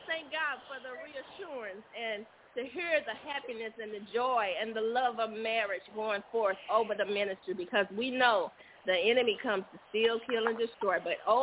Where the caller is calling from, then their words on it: Park Forest, Illinois, United States; I'm calling from Park Forest